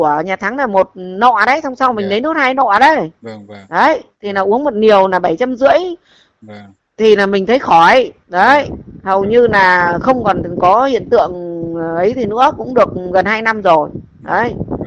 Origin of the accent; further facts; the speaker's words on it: Văn Giang, Hưng Yên, Vietnam; cái đợt đấy là mình đang ở dưới thành phố thì nhưng mà bây giờ mình nghỉ hưu rồi, mình đang về quê ở Văn Giang thì nhà đang đang ở Văn Giang đấy